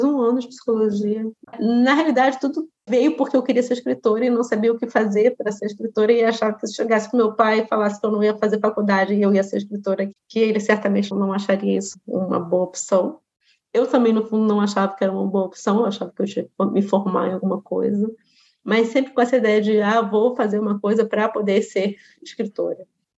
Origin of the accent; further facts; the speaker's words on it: Brazil; um pertencimento à língua portuguesa e ao que o Brasil me trouxe através dessa linguagem, que foi onde eu cresci, foi onde foi a minha socialização.